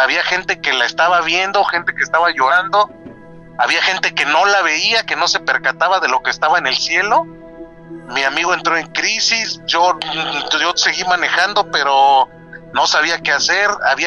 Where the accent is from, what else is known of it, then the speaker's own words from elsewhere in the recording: Yautepec, Morelos, Mexico; now in Mexico City, Mexico; yo ahorita los estoy escuchando de la Ciudad de México, pero yo soy de Yautepec, Morelos, de la zona del calor.